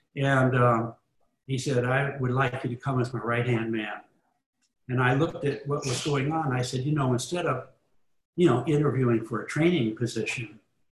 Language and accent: English; Midwest, United States; I'd come from the outside and I wasn't in the Northeast. I came from the Midwest.